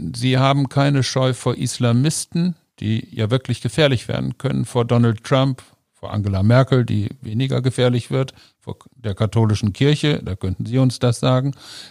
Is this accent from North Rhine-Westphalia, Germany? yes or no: yes; North Rhine-Westphalia, Germany; Ich bin in Ostwestfalen aufgewachsen